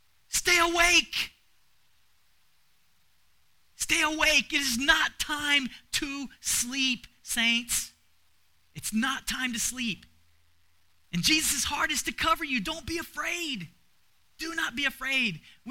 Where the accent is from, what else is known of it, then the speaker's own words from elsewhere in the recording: Arkansas, United States; when you're growing up in Arkansas, which is, you know, the belt buckle on the Bible belt